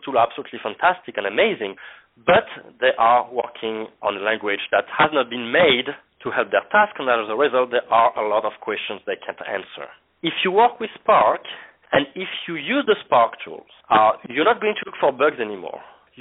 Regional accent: France; English is a second language; as my accent may have told already, I'm coming from France

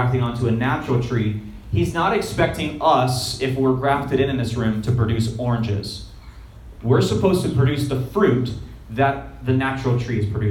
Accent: Florida, United States; I grew up in Florida, you see these wild orange trees

